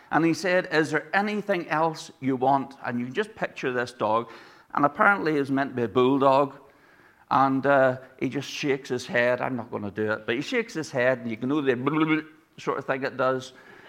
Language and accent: English; Ireland; And I've been told that's because I'm Irish, that I can be stuck in my ways.